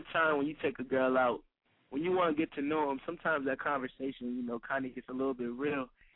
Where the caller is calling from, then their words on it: Wilmington, Delaware, United States; Yeah, I'm calling from Wilmington, Delaware.